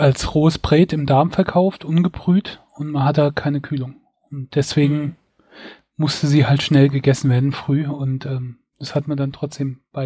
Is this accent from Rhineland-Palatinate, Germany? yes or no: yes; Mainz, Rhineland-Palatinate, Germany; Okay, ich bin Mainzer.